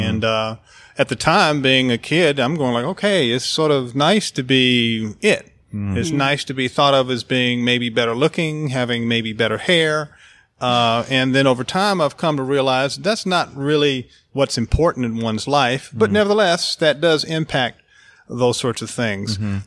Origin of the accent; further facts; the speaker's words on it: Atlanta, Georgia, United States; I grew up in Atlanta, Georgia, and the community I grew up with was a hotbed of nonviolence.